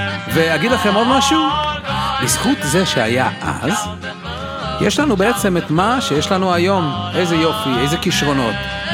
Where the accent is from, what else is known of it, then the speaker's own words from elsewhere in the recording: Jerusalem, Jerusalem District, Israel; כשהייתי ילד בירושלים, העיר שבה נולדתי וגדלתי, והעיר שבעזרת השם אחזור אליה בקרוב.